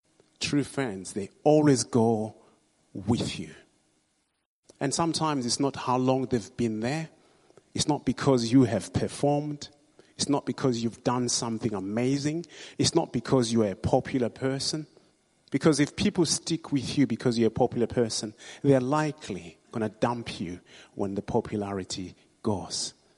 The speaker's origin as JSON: {"language": "English", "country": "Zimbabwe", "said": "Oh yes, I come from Zimbabwe, by the way."}